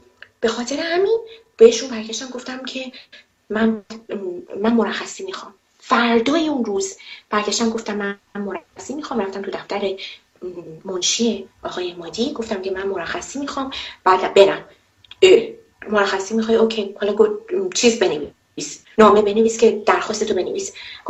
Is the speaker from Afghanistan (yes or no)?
no; Iran; من یه ایرانیم، یه زنم